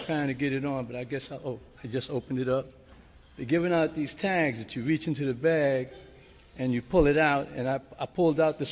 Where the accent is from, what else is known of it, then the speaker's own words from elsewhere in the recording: New York City, New York, United States; I'm from New York City. My home group is Steps and Traditions in El Barrio.